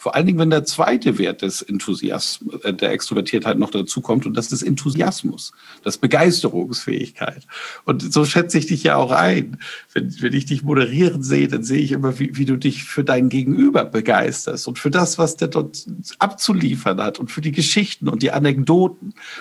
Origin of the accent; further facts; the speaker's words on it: Bamberg, Bavaria, Germany; Ich komme aus Bamberg.